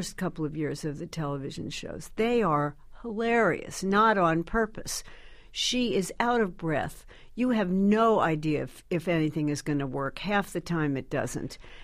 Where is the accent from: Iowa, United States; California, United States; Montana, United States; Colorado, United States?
California, United States; Beverly Hills; I mean, I lived in L.A., and there was one French restaurant, and it was owned by a guy named Robert